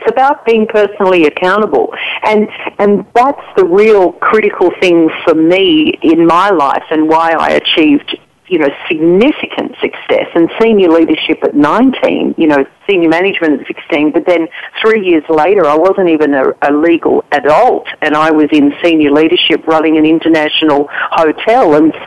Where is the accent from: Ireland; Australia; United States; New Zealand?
Australia; Sydney, New South Wales; I was born in Sydney and I lived in Austin, Texas in 81, 82. And when I was living here, I had quite a strong southern accent. But yes, I'm from Australia and that's my citizenship at the moment.